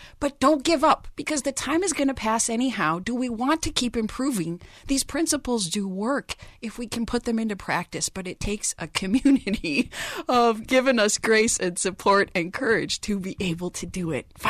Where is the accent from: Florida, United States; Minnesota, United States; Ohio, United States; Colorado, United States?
Minnesota, United States; I grew up in Minnesota Nice, where our answer to how you're doing is we're always fine.